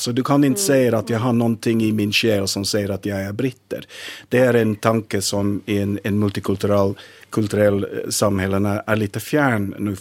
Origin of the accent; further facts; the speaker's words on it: London, United Kingdom; Swedish is a second language; Det är kanske för att jag har vuxit upp i London.